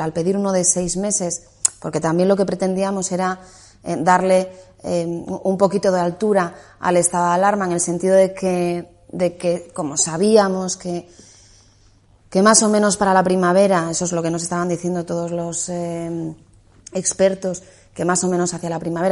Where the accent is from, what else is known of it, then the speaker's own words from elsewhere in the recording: Asturias, Spain; now in Madrid, Spain; yo soy ciudadana asturiana y mi carnet dice que resido en Asturias, ¿no? Y tengo allí a toda mi familia. Lo que pasa es que he decidido quedarme en Madrid